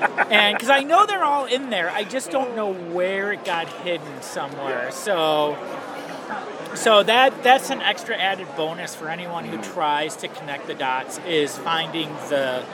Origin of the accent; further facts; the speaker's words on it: Chicago, Illinois, United States; I did like 3 or 4 conventions before I made it to C2E2, which is my home base. I'm from Chicago.